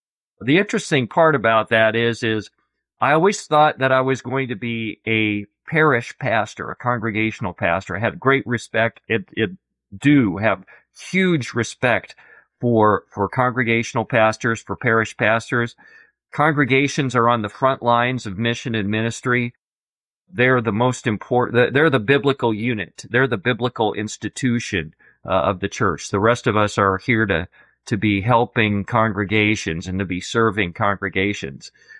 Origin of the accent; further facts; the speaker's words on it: Clearwater, Nebraska, United States; Yeah, I grew up in a little town in northeastern Nebraska. The name of the town is Clearwater, Nebraska.